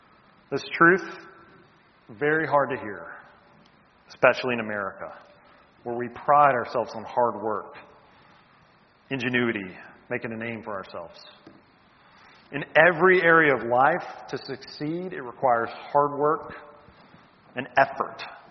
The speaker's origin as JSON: {"language": "English", "region": "the South", "country": "United States", "tie": "born or raised there", "said": "You see, being American, growing up in the South, the Bible Belt, being raised in church, voting a certain way does not mean you belong to God."}